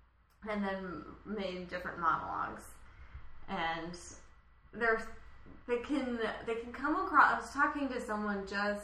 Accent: Missouri, United States; also born or lived in Illinois; No, I grew up in Missouri, and then I went to school in Illinois.

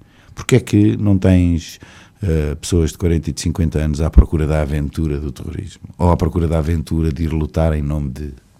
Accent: Lisbon, Portugal; E eu sou de Lisboa.

